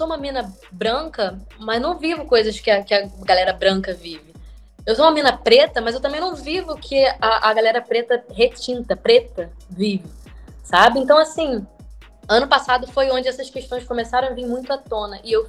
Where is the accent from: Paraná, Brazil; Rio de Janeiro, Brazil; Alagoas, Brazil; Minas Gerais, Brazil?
Rio de Janeiro, Brazil; São Gonçalo; eu sou nascida e criada em São Gonçalo, e meus pais melhoraram a condição financeira deles nesse tempo, e hoje eu moro em Botafogo.